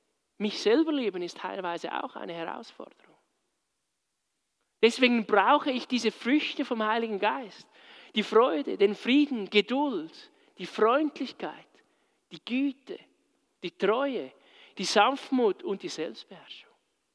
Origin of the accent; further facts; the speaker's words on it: Switzerland; Nicht nur in den Dimensionen, die wir als Schweizer teilweise verstehen wollen.